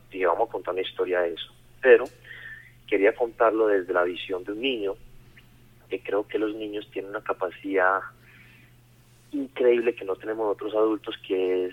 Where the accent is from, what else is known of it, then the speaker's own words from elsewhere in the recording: Colombia; nosotros tenemos una capacidad inigualable como colombianos de superar las adversidades